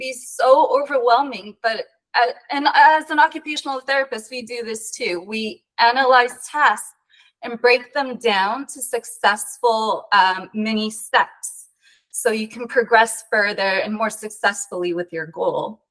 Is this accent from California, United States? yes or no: yes; Los Angeles, California, United States; now in Florida, United States; I am originally from Los Angeles, Southern California.